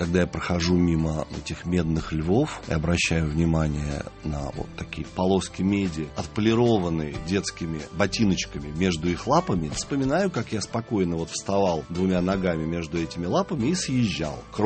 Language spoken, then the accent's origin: Russian; Moscow, Russia; Вот это моя малая родина, да, моя Москва, это район Остоженки и Пречистенки, где, собственно, я провел свое детство, облазил все крыши